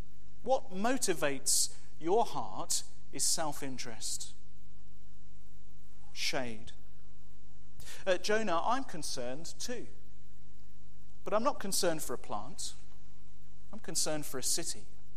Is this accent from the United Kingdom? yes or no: yes; Wales, United Kingdom; Making sure I get to watch the rugby on a Saturday and that people know that I'm Welsh.